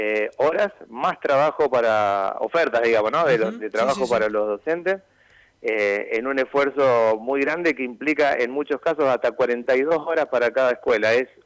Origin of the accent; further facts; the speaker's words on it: Santa Fe, Argentina; el tema de seguridad es un tema que nos preocupa como santafesinos, digamos, ¿no?